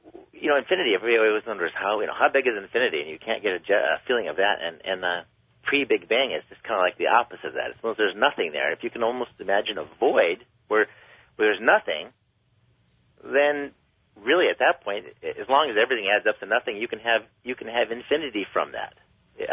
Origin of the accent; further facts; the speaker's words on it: Reno, Nevada, United States; now in Oregon, United States; Actually, I'm calling from Oregon, but I'm from Reno.